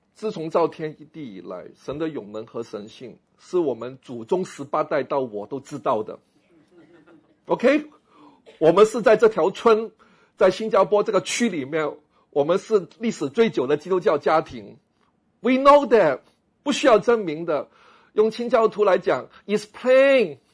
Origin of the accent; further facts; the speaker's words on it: Hong Kong; 因为我在香港长大，这个来的时候感受很难过。